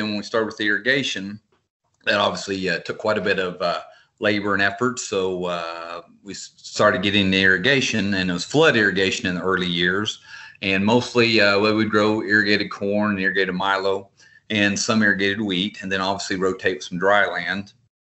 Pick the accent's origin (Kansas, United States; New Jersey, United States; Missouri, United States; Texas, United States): Kansas, United States; Elkhart; Well, I was born and raised here in Elkhart, Kansas. I graduated from high school in 1982.